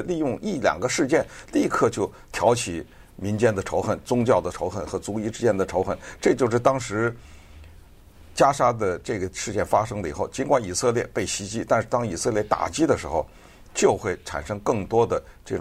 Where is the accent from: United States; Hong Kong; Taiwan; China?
United States; Chinese is a second language; 再炸，我们美国人的情报会掌握的，会知道他们在哪里。